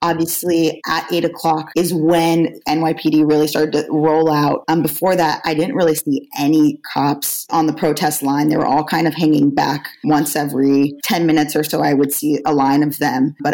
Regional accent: Florida, United States; I'm from Florida, so it looked like a hurricane to me.

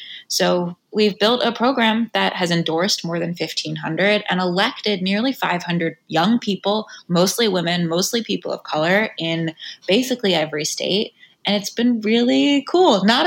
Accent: Virginia, United States; down in Virginia, in my home state, we helped in 2017, Jennifer Carroll Foy.

